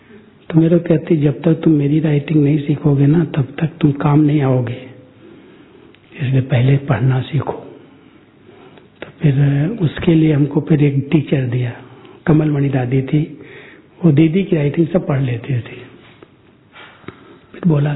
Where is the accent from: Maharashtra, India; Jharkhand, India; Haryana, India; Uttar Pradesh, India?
Uttar Pradesh, India; तो वो सीखने के लिए मैंने कहा सिंधी मैं यूपी से हूं हिंदी वाला सिंधी सीखूंगा कैसे